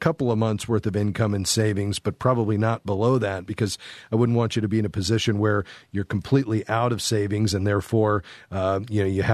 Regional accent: Florida, United States; Okay. Yeah, you know, the challenge is that I'm from South Florida

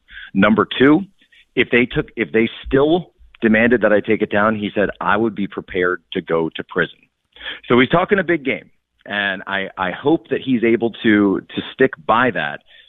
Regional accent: Philadelphia, Pennsylvania, United States; Yeah, and I'm from the Philly area. This isn't even new.

